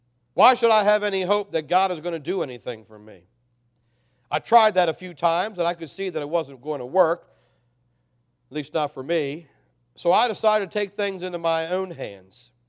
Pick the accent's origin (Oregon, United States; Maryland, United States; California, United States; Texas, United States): Maryland, United States; Hampstead; We grew up in Hampstead, Manchester, Maryland area, and they had the Manchester pool, and they'd give swimming lessons, and we went up and took swimming lessons.